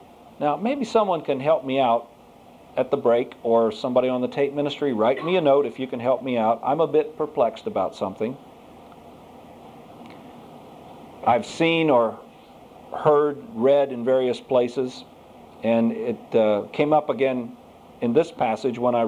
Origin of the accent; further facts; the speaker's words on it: Columbus, Ohio, United States; now in North Carolina, United States; but I've learned to correctly pronounce the name of my home state up north. You see, from my teen years upward, I grew up in Columbus, Ohio.